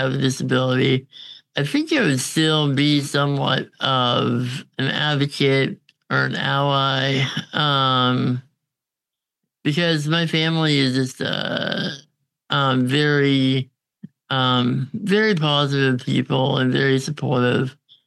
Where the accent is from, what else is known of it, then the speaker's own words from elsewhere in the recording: Edmonton, Alberta, Canada; born there; I was born in Edmonton.